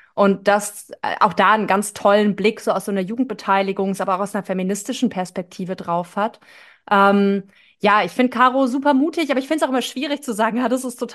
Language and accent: German; West Germany, Germany; weil ich komme auch aus dem Westen